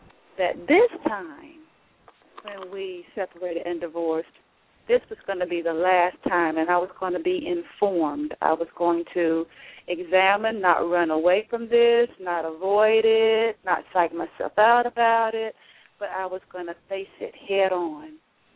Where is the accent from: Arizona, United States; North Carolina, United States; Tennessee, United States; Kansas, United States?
North Carolina, United States; Raleigh; I am from Raleigh, North Carolina.